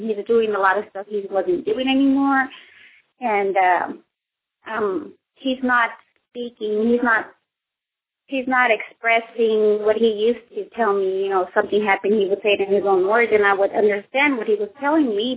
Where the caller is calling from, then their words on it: Dallas, Texas, United States; I'm calling from Dallas, Texas.